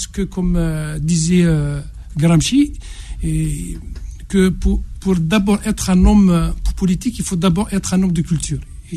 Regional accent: Tizi Rached, Tizi Ouzou Province, Algeria; Quand j'ai dit que je venais de Tizi Rached

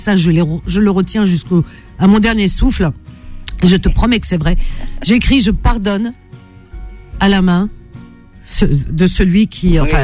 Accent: Cherchell, Tipaza Province, Algeria; born there; en Algérie, Cherchel, puis Alger. Cherchel, c'est ma ville natale.

